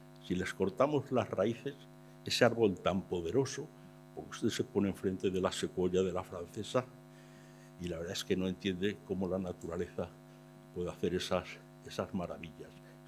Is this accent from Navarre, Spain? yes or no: no; Béjar, Castile and León, Spain; Yo estoy en el mundo del toro, soy de Salamanca, soy de Béjar